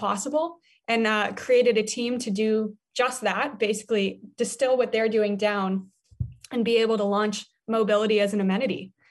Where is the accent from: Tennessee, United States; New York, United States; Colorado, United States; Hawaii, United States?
Colorado, United States; Denver; I grew up in Denver, Colorado, so I was always on a bike.